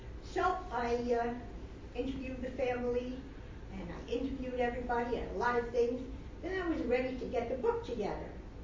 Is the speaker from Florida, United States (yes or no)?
no; Queens, New York, United States; She's from Brooklyn. I'm from Queens.